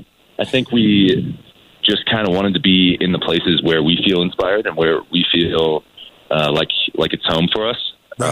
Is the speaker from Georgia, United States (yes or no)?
no; Fredericksburg, Virginia, United States; also born or lived in Seattle; now in Richmond, United States; I'm from Fredericksburg, and I moved down to Richmond maybe like 12 years ago before I moved to Seattle, and then I just kind of missed it.